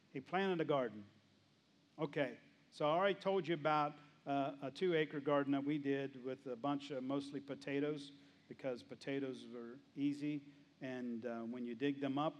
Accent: West Virginia, United States; I'm from West Virginia. Creeks are fun places to go play.

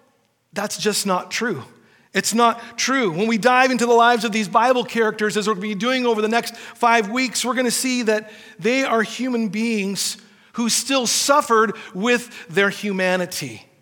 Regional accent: Seattle, Washington, United States; I grew up in Seattle, and maybe you're familiar with a few of these guys I looked up to as some of my heroes.

